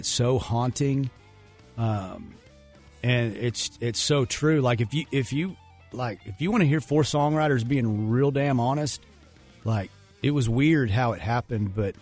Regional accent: Fort Worth, Texas, United States; This is my hometown station because you guys have always been that.

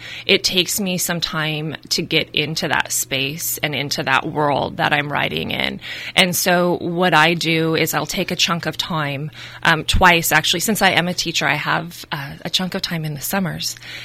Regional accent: Napa, California, United States; born there; I was born in Napa. We have six generations here, actually.

